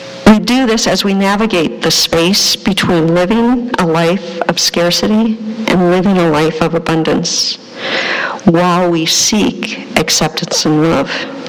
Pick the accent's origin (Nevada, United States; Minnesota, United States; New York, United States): Minnesota, United States; Twins baseball, I'm from Minnesota, of course.